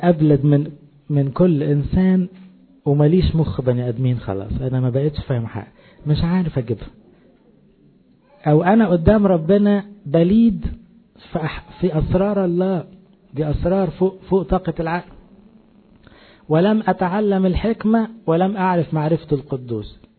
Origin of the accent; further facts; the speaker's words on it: Egypt; احنا مصريين